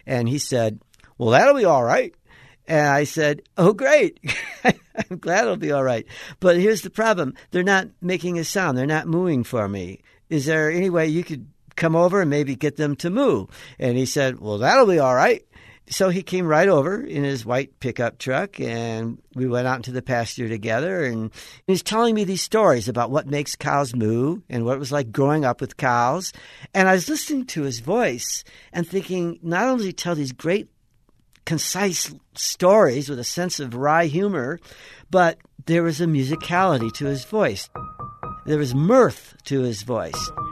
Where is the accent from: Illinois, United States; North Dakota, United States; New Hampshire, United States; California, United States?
Illinois, United States; Chicago; now in Utah, United States; I hadn't heard that kind of generosity or that embrace with a voice where I grew up in Chicago.